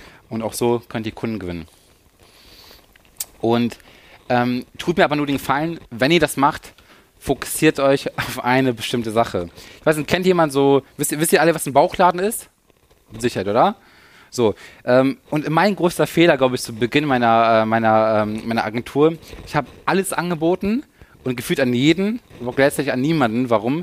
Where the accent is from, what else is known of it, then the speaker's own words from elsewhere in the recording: Lower Saxony, Germany; wir kommen aus der Nähe von Hannover